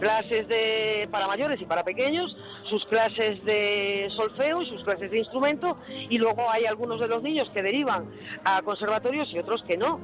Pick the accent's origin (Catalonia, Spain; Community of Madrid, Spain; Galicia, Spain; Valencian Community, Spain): Galicia, Spain; now in Illescas, Spain; yo soy gallega, aunque viva en Illescas